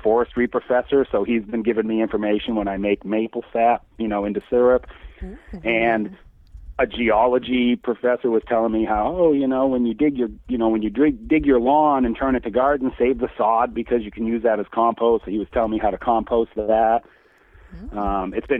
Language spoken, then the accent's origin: English; Maine, United States; the actual, the primary campus of the University of Maine is located here in my hometown.